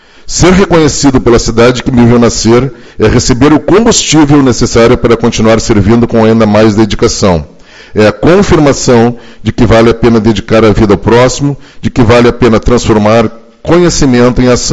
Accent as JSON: {"language": "Portuguese", "town": "Uruguaiana", "region": "Rio Grande do Sul", "country": "Brazil", "tie": "born or raised there", "said": "Uruguaiana é mais do que a cidade onde eu nasci. Ela é o berço das minhas memórias, dos valores que carrego e da minha essência."}